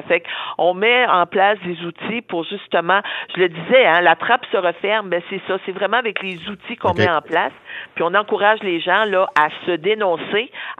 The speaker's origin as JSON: {"language": "French", "region": "Quebec", "country": "Canada", "said": "je suis une fière Québécoise, mais je suis une Gaspésienne aussi. Là, je viens des régions."}